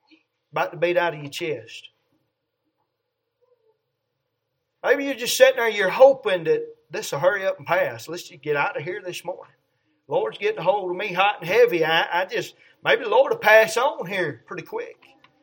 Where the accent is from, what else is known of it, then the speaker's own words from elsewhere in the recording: the South, United States; I'm from the South. I'm not a Northerner. I'm not a Yankee. We'll use that term. I'm raised up in the South.